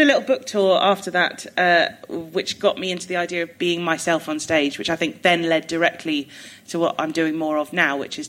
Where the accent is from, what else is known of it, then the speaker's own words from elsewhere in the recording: High Wycombe, South East England, United Kingdom; born there; also born or lived in Amersham; He I was born in High Wycombe Hospital.